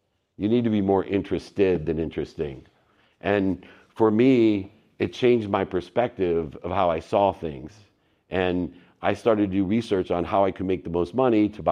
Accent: Akron, Ohio, United States; born there; I was born in the Midwest in Akron, Ohio. You can see my single mom there. She raised six kids, five boys and a girl

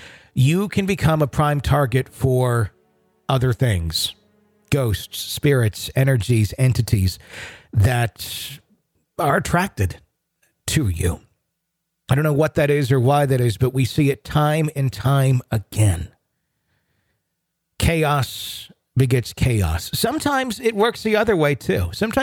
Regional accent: Arkansas, United States; now in North Carolina, United States; We moved from my home state of Arkansas to North Carolina at the very end of 2013.

